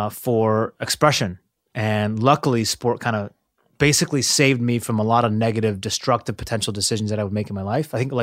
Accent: Seattle, Washington, United States; Growing up in Seattle, my father would drive me to Vancouver, BC.

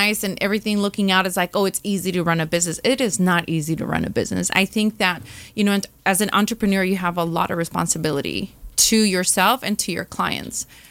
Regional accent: Santa Ana, California, United States; I grew up in Santa Ana and my parents never owned a home.

